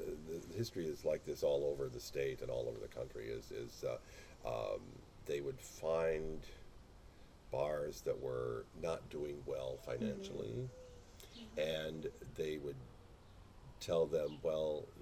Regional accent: Stevens Point, Wisconsin, United States; also born or lived in Appleton; Gee, I was born in Appleton, but we moved to Wisconsin Rapids, wherever. For some ungodly reason.

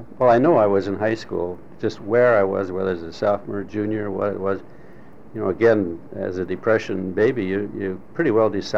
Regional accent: Milwaukee, Wisconsin, United States; I was born and raised in Milwaukee. I went to a parochial school, St. Anne's Grade School, and then Marquette University High School.

